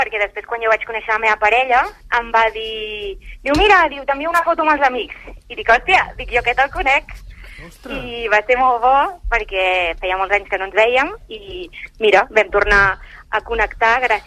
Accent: Granollers, Catalonia, Spain; born there; jo vaig néixer a l'Hospital de Granollers

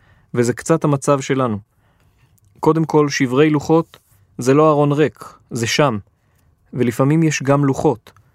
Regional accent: Jerusalem, Jerusalem District, Israel; נכון שגדלתי בחממה ירושלמית ליברלית שבה שמאל דתי זה לא אוף מוזר

